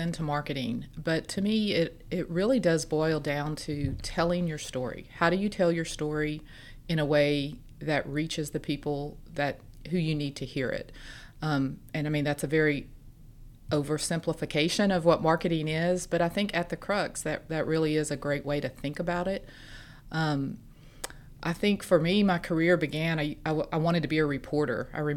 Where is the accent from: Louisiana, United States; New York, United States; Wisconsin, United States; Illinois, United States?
Louisiana, United States; almost everyone right now at our agency, we are from Southwest Louisiana. Most of us are McNeese graduates.